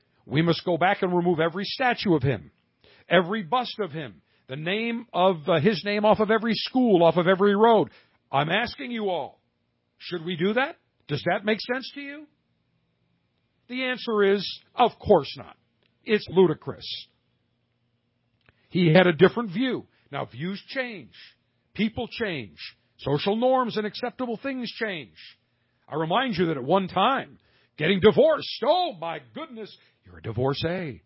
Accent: Northern United States, United States; I'm a Northerner originally.

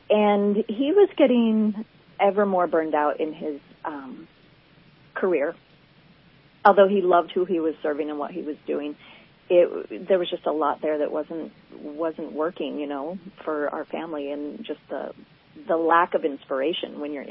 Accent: West Coast, United States; now in Crescent City, United States; I'm from the West Coast.

